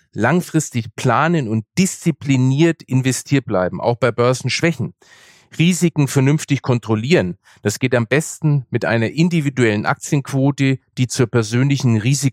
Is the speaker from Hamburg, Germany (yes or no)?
no; Nuremberg, Bavaria, Germany; Ja, ich komme ja aus Nürnberg und da liegt Playmobil vor der Tür.